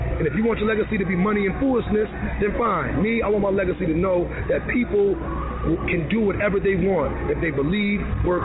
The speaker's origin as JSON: {"language": "English", "town": "Norwalk", "region": "Connecticut", "country": "United States", "said": "I'm a soul singer, 3-time Apollo winner. I'm from Norwalk, Connecticut."}